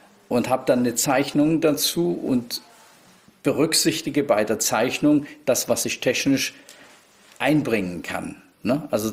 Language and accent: German; East Germany, Germany; Ich bin ja praktisch in Ostdeutschland groß geworden.